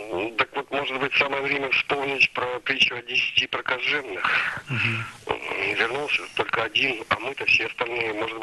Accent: Saint Petersburg, Russia; Я из Санкт-Петербурга.

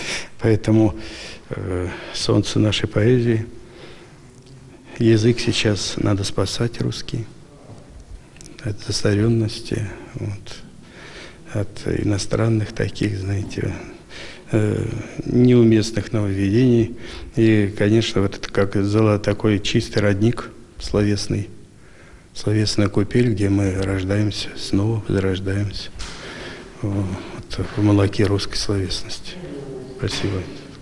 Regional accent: Voronezh Oblast, Russia; now in Ukraine; сам я русский из Воронежской области, во Владимирской области, Брянщина, там, в общем, вот там вот все мои корни. Липецкая область, Курская, кругом частички нашего рода.

